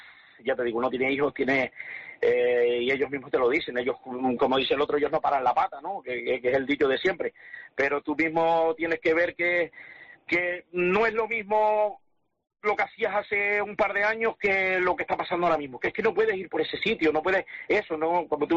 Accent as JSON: {"language": "Spanish", "town": "Buenavista del Norte", "region": "Canary Islands", "country": "Spain", "said": "Yo soy de Cuna, de Buenavista"}